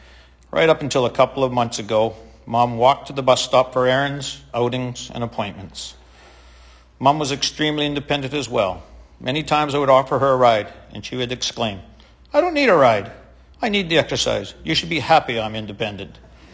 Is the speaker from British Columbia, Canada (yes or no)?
yes; Coquitlam, British Columbia, Canada; Mom and Dad raised us four kids, and we grew up happily in Coquitlam in a house that Mom and Dad had built.